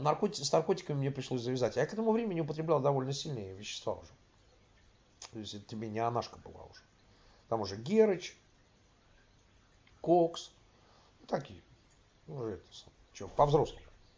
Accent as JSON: {"language": "Russian", "region": "Saint Petersburg", "country": "Russia", "moved": "yes", "said": "Значит, я уехал из тогда еще Советского Союза в 79 году. Сам я питерский."}